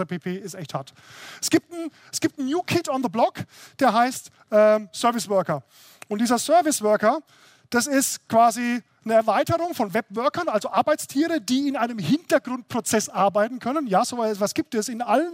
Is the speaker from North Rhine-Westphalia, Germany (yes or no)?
no; Würzburg, Bavaria, Germany; also ich komme ja aus der Würzburger Gegend, wie man vielleicht hört